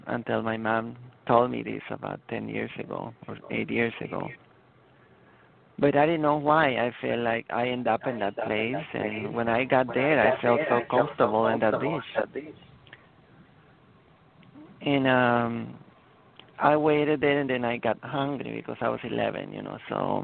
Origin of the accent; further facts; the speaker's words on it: Honduras; This happened when I was growing up in Honduras, Central America.